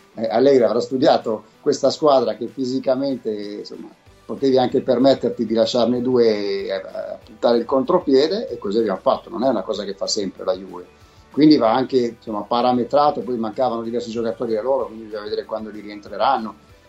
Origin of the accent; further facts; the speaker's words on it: Milan, Lombardy, Italy; perché io sono di Milano, quindi per me sarebbe comodissimo